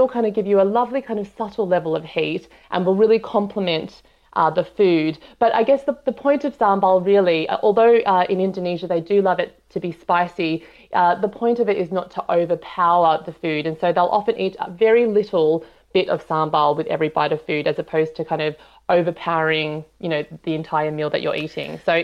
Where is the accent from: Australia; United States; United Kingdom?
Australia; Sydney, New South Wales; I grew up in Sydney, Australia. And as you mentioned before, I have an Indonesian father and an Australian mother.